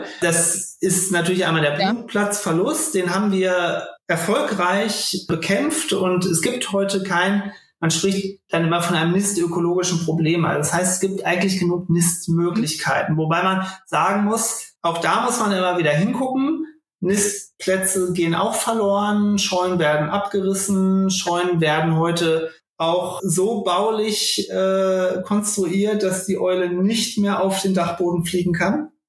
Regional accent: Lower Saxony, Germany; Und das gilt auch für meine Heimatregion, das Weserbergland

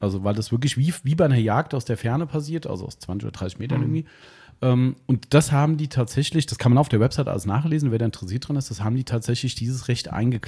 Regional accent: Hesse, Germany; da fährt man sich als Hesse relativ ungern hin.

